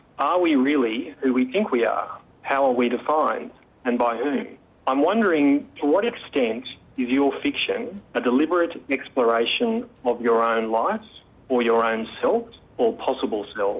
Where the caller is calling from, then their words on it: Sydney, New South Wales, Australia; I'm calling you from Sydney, Australia.